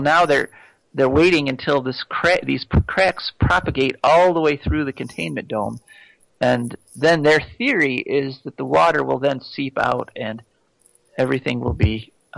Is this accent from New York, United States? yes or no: yes; New York, United States; I'm from Western New York, so.